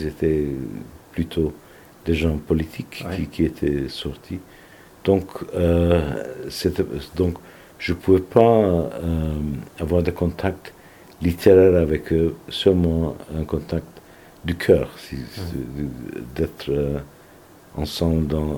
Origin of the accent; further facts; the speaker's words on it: Turkey; French is a second language; moved away; Et moi, j'étais isolé de ma langue maternelle. Ouais. et aussi de son littérature. Donc, à cause de cela, je concentre beaucoup sur la langue anglaise et sur la littérature anglo-saxon, anglophone. Dans les 1980, c'était presque impossible de pouvoir retourner en Turquie